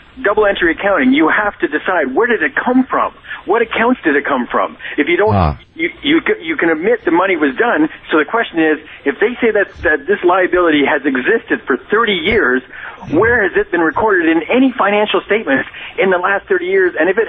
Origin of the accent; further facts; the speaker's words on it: Canada; Yes, I am Canadian.